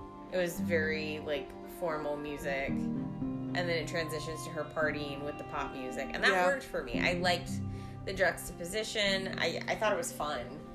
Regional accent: United States; And, I mean, as an American, like, I don't know that I can be too mad about his decisions.

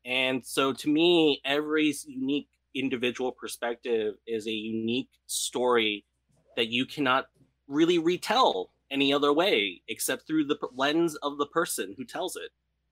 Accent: United States; because I am born and raised in the United States, so I have a lot of Western influences in my upbringing. But I am also a first generation American

